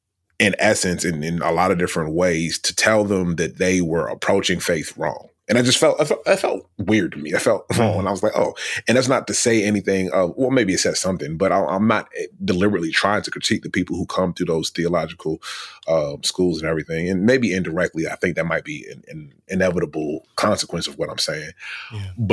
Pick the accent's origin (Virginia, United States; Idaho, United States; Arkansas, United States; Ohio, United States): Virginia, United States; Richmond; I grew up in Richmond, Virginia, right? So I knew white people. I went to school with white people.